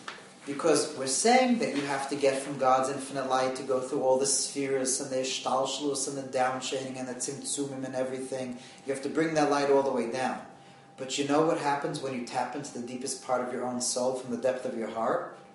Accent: New York, United States; You know what they used to say when I was growing up in the Five Towns

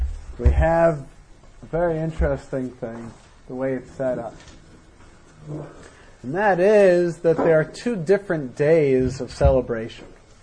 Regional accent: United States; now in Israel; And again, I was raised in America where I never had a clue what Shushan Purim was until I got here.

